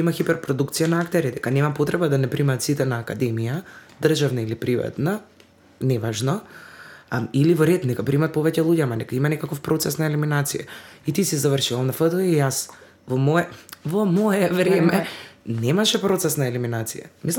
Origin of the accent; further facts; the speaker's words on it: Kumanovo, Northeastern, North Macedonia; Јас лично доаѓам од Куманово. Немам проблем со тоа да работам во градот од кој потекнув.